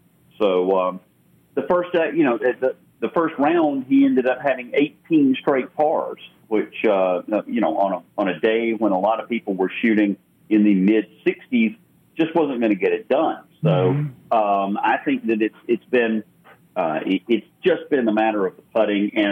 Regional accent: United States; I, as an American, I want to see 1, 2, and 3 on the podium.

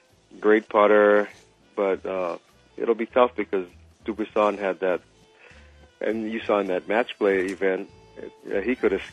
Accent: United States; And of course, I'm a American homer, so I'm picking

